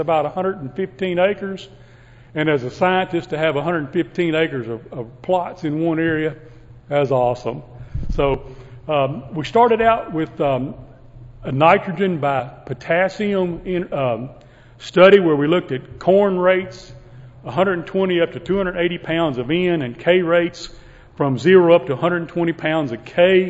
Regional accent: Midwest, United States; since I came from the Midwest, trained from the University of Illinois, I saw corn grow

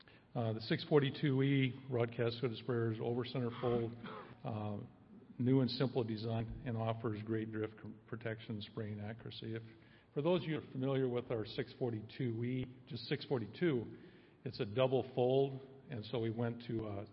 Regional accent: Minnesota, United States; I'm from Minnesota, you can probably tell maybe

